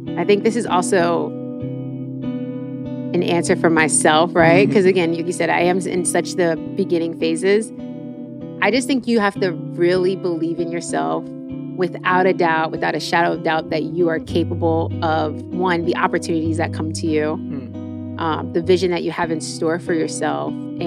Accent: New York, United States; again, growing up in New York and being so independent, where my mom was so busy that she didn't care what the hell I did as long as I wasn't doing anything illegal.

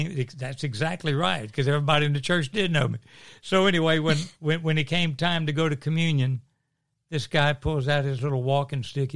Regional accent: Louisiana, United States; I'm from South Louisiana, one of eight kids. Grew up in a Catholic family. Left home when I was about 19

